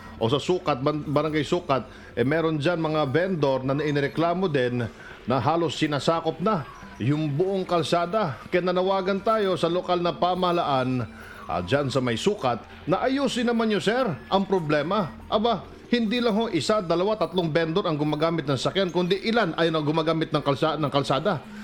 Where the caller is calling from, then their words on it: Biñan, Calabarzon, Philippines; talamak po ang weteng dito sa amin sa Barangay Timbao, Binyan, Laguna.